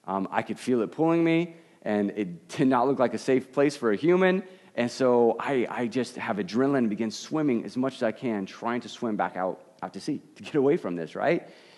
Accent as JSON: {"language": "English", "region": "Arizona", "country": "United States", "said": "I'm from Arizona. We don't know about the ocean."}